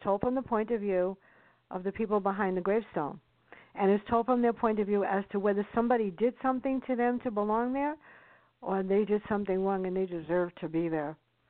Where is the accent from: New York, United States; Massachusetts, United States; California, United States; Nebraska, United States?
New York, United States; Bronx; it's a true story growing up in the South Bronx with my sister.